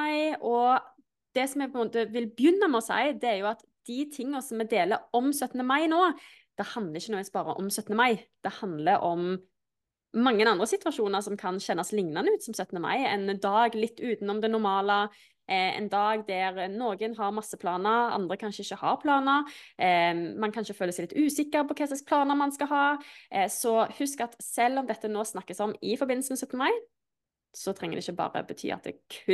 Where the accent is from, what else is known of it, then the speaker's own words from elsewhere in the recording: Stavanger, Rogaland, Norway; sånn som der jeg kommer fra da, i Stavanger, så har på en måte 17. mai aldri vært en stor ting.